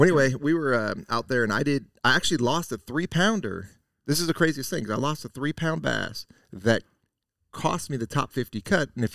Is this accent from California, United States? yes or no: yes; California, United States; the way I always dreamed of growing up in California